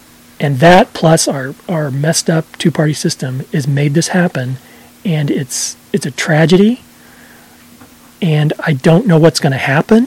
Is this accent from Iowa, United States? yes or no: yes; Iowa, United States; I've never been more discouraged and felt so bad about my home state, which everyone I'm sure knows I love so much, to know that so many Iowans, it was heartbreaking.